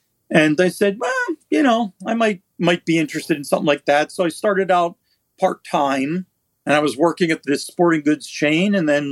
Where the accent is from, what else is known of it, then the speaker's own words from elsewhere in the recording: Israel; moved away as an adult; now in United States; he moved to Israel when I was about 4.5 years old. So I grew up in Israel. I served in the military in Israel.